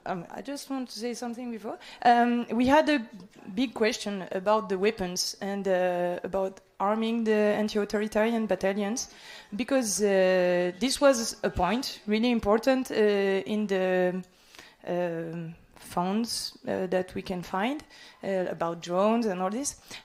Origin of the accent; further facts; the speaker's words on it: Toulouse, Occitania, France; English is a second language; and we are from Toulouse.